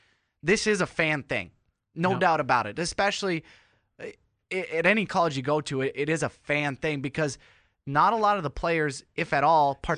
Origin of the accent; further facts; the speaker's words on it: Fargo, North Dakota, United States; And I'm from Fargo as well.